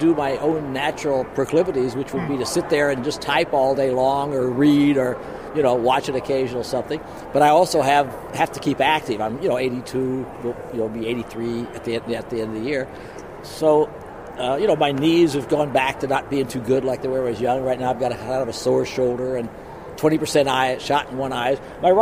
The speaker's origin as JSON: {"language": "English", "region": "Missouri", "country": "United States", "tie": "born or raised there", "said": "You know, Missouri is my home state"}